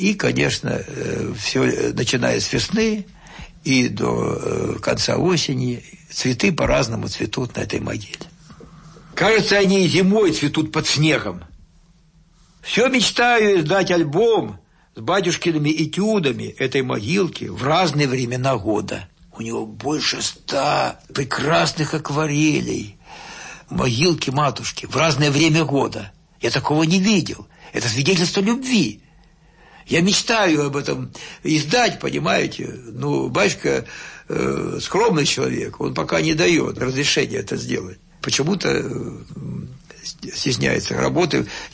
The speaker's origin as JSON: {"language": "Russian", "region": "Donetsk Oblast", "country": "Ukraine", "tie": "born or raised there", "lives_now": "Moscow Oblast, Russia", "said": "я родился в Донбассе, а там жары приличные. Понимаете, да, в Донбассе? Одно дело детство, а другое дело уже сколько здесь, 48 лет в Подмосковье."}